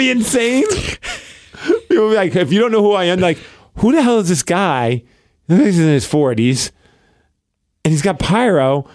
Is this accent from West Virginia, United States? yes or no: no; Tucson, Arizona, United States; I'm from Tuscan, Arizona.